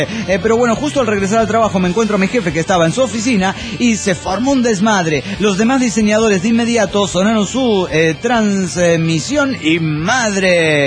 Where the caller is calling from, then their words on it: Asunción, Paraguay; de Asunción del Paraguay.